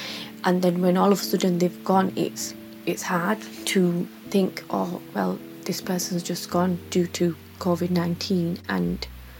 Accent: Bradford, Yorkshire and the Humber, United Kingdom; I'm from Bradford and I'm a mental health support worker.

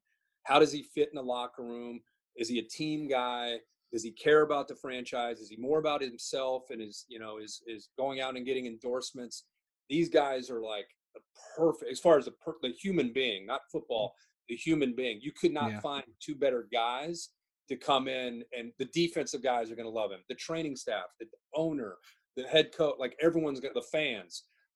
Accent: Ohio, United States; I grew up in Ohio. I was in Southwest Ohio. I grew up as a Bengals fan.

